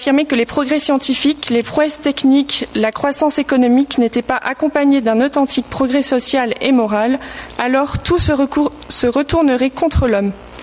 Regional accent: Occitanie, France; j'ai 21 ans, je viens du sud-ouest du Gers.

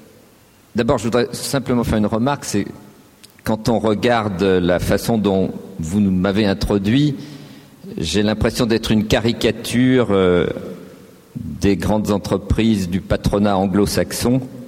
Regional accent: Lyon, Auvergne-Rhône-Alpes, France; born there; Je suis né à Lyon en 1945, fils d'immigrés italiens, et je suis un produit de l'éducation nationale française.

